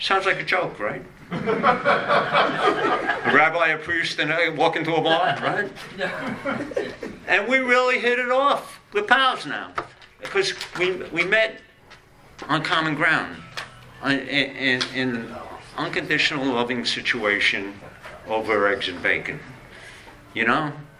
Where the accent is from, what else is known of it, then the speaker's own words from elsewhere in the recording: Bronx, New York, United States; I'm from the Bronx.